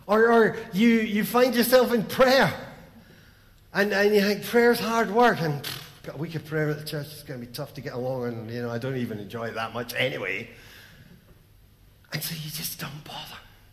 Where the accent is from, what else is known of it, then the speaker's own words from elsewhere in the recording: Scotland, United Kingdom; Possibly because we're Scottish, if I asked you to list your weaknesses, you would do it really well.